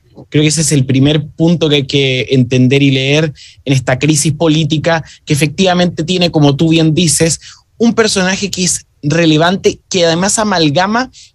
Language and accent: Spanish; Chile; nosotros como chilenos somos sumamente isleños.